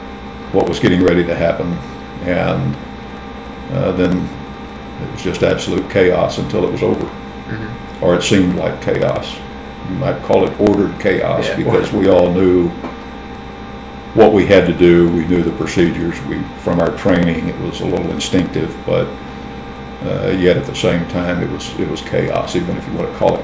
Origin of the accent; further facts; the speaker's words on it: United States; because I thought, as an American, I had a duty to do my part.